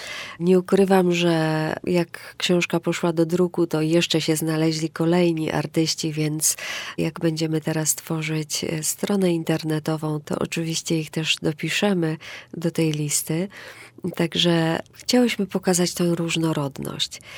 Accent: Zakopane, Lesser Poland, Poland; Nie, ja nie mówię gwarą, jestem góralką, pochodzę z Zakopanego

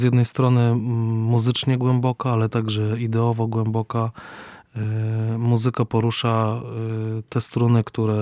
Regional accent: Tarnów, Lesser Poland, Poland; Ja sam pochodzę z Tarnowa, z regionu tarnowskiego. To jest też miasto o bardzo głębokiej tradycji żydowskiej.

